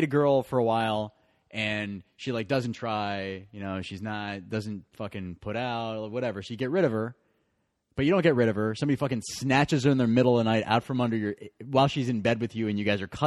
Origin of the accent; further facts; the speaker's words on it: Columbus, Ohio, United States; born there; also born or lived in Cleveland; I was born in Columbus. I lived in Cleveland for 10 years.